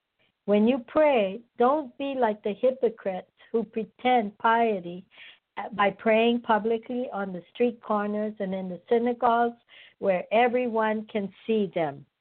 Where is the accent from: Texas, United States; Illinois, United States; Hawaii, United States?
Hawaii, United States; Because I come from Hawaii, there's over 1,000 religions in Hawaii.